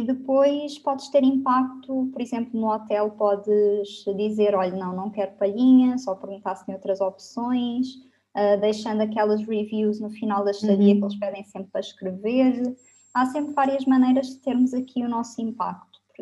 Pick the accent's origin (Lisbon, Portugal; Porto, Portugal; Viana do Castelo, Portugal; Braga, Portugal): Lisbon, Portugal; tenho 26 anos, eu sou de Lisboa.